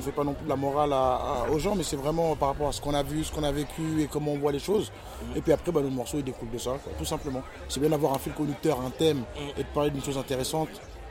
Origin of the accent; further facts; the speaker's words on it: Senegal; Afro parce qu'on veut revendiquer nos racines africaines, West parce qu'on est sénégalais